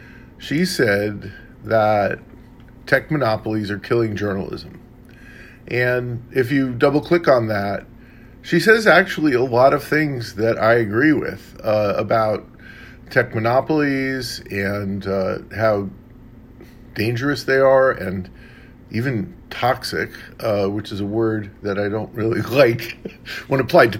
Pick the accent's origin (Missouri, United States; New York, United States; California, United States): New York, United States; Queens; also born or lived in Bronx; By the way, I'm from Queens. I also went to high school in the Bronx, so we have that only many, many years before.